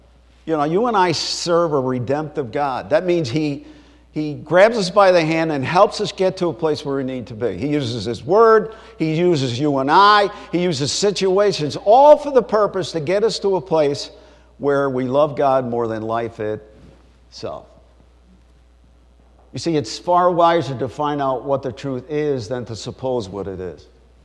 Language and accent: English; Bronx, New York, United States; born there; I was born in the South Bronx. Most people don't get out of there alive.